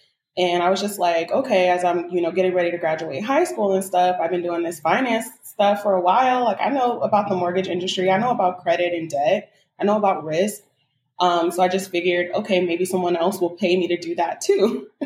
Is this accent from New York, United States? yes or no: no; Oakland, California, United States; I was born and raised in Oakland. We already have a hustler's mentality.